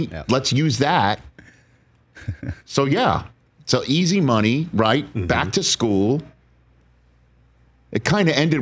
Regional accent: Staten Island, New York, United States; That was shot in my hometown of Staten Island.

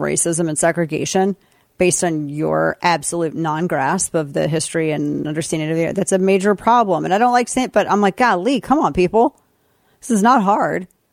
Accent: St. Louis, Missouri, United States; I mean, we in my hometown of St. Louis, we have a huge Bosnian population.

